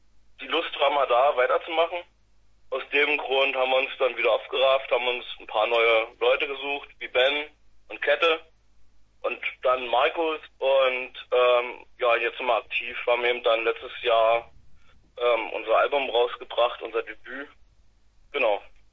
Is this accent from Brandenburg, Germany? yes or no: yes; Finsterwalde, Brandenburg, Germany; Wir sind aus Finsterwalde. Südbrandenburg.